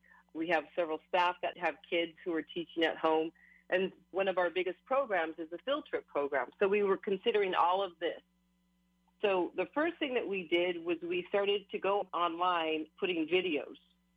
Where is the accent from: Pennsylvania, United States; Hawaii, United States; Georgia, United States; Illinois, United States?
Hawaii, United States; When I started Hawaiian Mission House's, it was definitely a struggle being Hawaiian Kanaka Maoli